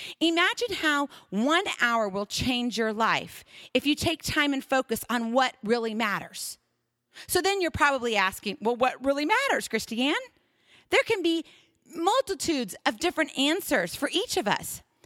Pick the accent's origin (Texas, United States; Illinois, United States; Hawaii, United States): Hawaii, United States; Now, I'm from Hawaii, remember? We don't have time zone changes.